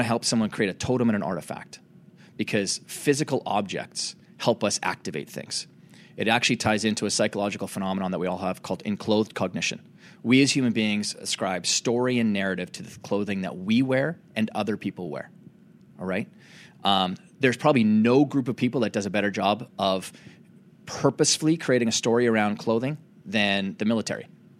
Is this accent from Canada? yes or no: yes; Canada; where I grew up in Canada, rich Native American history where I grew up.